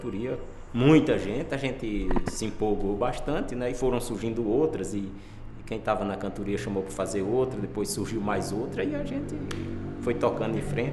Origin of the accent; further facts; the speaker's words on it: Pombal, Paraíba, Brazil; Eu sou de Pombal, na Paraíba.